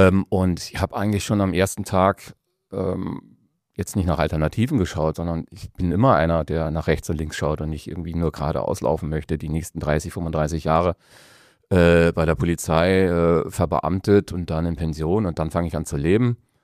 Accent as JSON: {"language": "German", "town": "Wolfratshausen", "region": "Bavaria", "country": "Germany", "tie": "born or raised there", "also_born_or_lived": "Northern Germany / Berlin", "said": "aufgewachsen bin ich tatsächlich in Wolfratshausen und dann nach Norddeutschland gezogen worden oder verzogen worden und von Norddeutschland dann mit 16 nach Berlin. Mit 17 hatte ich meine erste eigene Wohnung"}